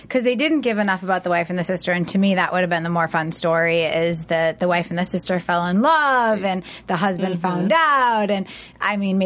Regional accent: East Coast, United States; I'm from the East Coast, and we didn't even have dog parks until a couple years ago.

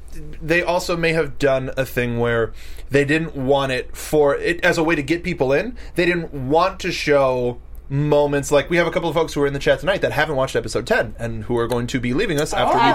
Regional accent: United States; But then again, I'm American.

